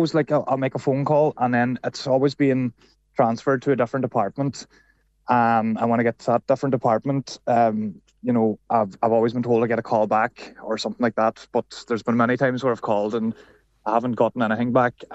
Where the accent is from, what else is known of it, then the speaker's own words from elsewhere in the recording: Glenties, County Donegal, Ireland; I would have moved up to the town from Glenties. I'm from Glenties originally now, so I would have moved up about 2 years ago.